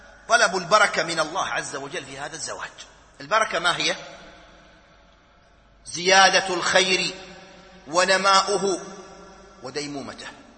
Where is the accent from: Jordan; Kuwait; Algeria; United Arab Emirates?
United Arab Emirates; نحن نتكلم عندنا في الإمارات